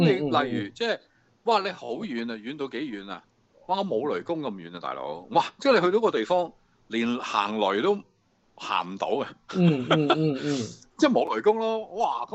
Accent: Shanghai, China; 我係上海人啦，咁上海話都有好多好特別嘅一啲特徵嘅，

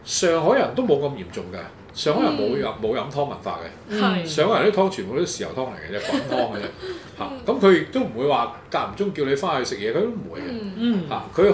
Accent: Hong Kong

